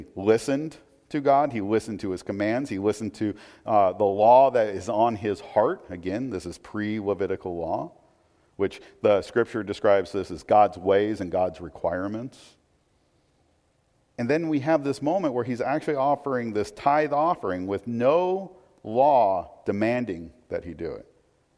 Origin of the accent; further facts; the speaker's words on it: Portland, Oregon, United States; But I grew up in Portland, right? Blazer mania, yay.